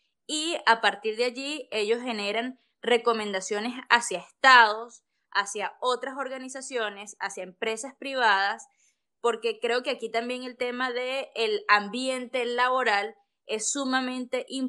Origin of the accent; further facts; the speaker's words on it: Venezuela; un escenario bastante complejo para la salud mental de nosotros como venezolanos